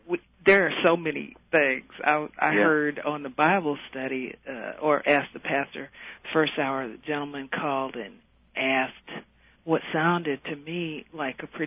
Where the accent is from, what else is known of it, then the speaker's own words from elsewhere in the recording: Detroit, Michigan, United States; I'm from Detroit originally.